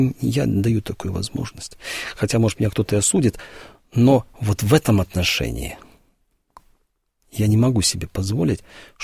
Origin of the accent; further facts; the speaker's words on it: Western Belarus, Belarus; Во-первых, потому что я и сам из Западной Беларуси